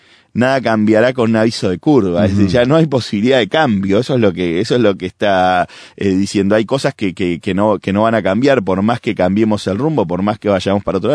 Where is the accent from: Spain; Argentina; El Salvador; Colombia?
Argentina; Los que somos argentinos lo sabemos bien, los que vienen a visitarnos lo descubren muy rápidamente